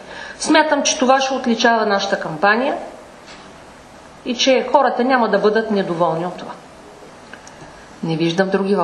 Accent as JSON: {"language": "Bulgarian", "town": "Tryavna", "region": "Gabrovo Province", "country": "Bulgaria", "tie": "born or raised there", "said": "Трявна, моя роден град"}